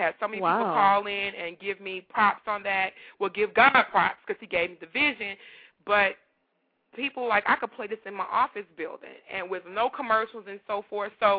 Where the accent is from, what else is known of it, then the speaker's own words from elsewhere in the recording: Louisiana, United States; now in Georgia, United States; I know I'm originally from Louisiana. It wasn't as hectic as it wasn't in Louisiana to here in Georgia.